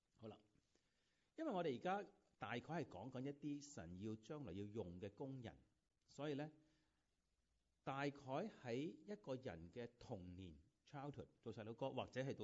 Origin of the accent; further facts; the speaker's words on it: Hong Kong; born there; 我喺1951年香港出世